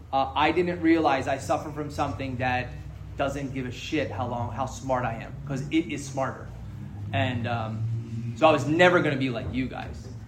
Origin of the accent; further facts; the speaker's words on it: Philadelphia, Pennsylvania, United States; born there; So I was born in Philadelphia, and I had a kind of a picture-perfect family.